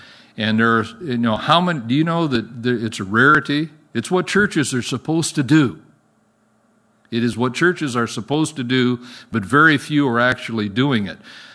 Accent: Japan; more fully involved in my home country of Japan.

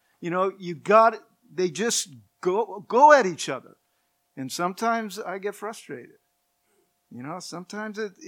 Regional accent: California, United States; Now, my wife and I, we're from Southern California. We're up here by ourselves. Our family is in Southern California.

